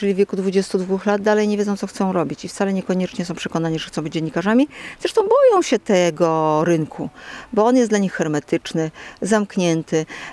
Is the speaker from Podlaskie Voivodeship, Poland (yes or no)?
no; Gdańsk, Pomeranian Voivodeship, Poland; jestem z Gdańska, bo jestem bardzo z Gdańskiem związana i kocham to miasto. Bardzo. Ale żyję sobie tutaj właśnie tak wśród ptaków.